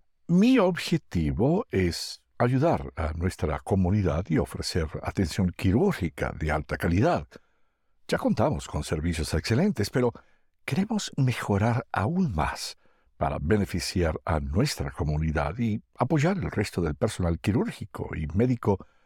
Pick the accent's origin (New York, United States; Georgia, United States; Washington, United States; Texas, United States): Georgia, United States; Atlanta; Básicamente nací y crecí en Atlanta. Mi madre y mi padre eran ambos médicos, uno de Perú y otro de México.